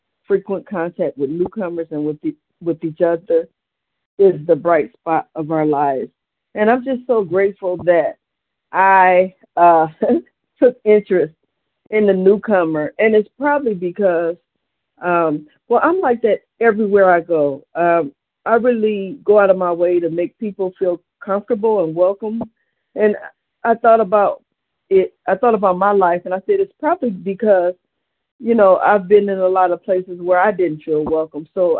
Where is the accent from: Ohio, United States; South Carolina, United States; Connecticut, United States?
Ohio, United States; Cleveland; I'm from Cleveland, Ohio.